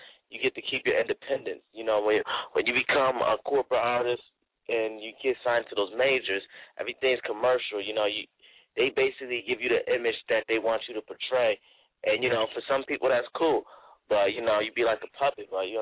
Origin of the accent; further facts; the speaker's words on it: Connecticut, United States; So I'm from Connecticut. He took me from CT out to NY, and we started recording out there.